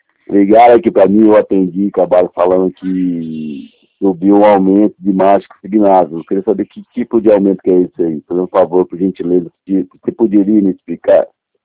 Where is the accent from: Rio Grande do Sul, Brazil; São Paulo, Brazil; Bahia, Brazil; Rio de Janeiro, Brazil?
São Paulo, Brazil; Limeira; Não, sou de Limeira.